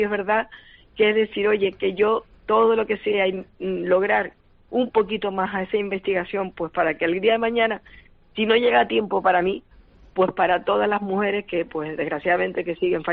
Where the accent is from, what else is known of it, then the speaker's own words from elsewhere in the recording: Canary Islands, Spain; y yo, mi tierra canaria